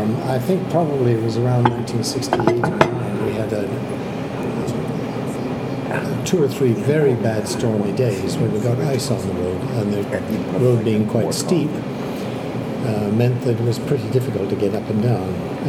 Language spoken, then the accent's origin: English; Canada; Although I'm Canadian, I had been doing my doctoral work at the University of Edinburgh in Scotland.